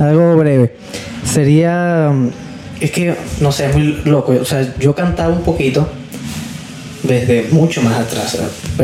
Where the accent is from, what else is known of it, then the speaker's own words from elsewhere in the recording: Peru; now in Chile; luego llegué acá a Chile, bueno, de Perú fue una buena respuesta